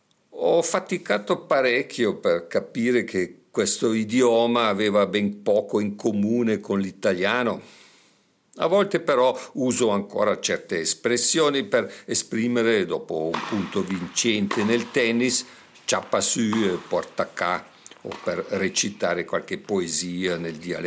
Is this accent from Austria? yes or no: yes; Vienna, Austria; Italian is a second language; now in Switzerland; Lui però, come milanese, capiva di rado la mia ironia vienese.